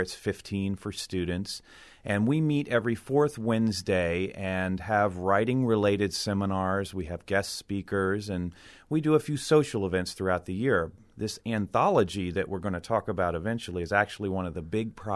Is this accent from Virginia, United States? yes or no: yes; Louisa, Virginia, United States; Well, I'm from Louisa, and I teach over at Randolph-Macon College.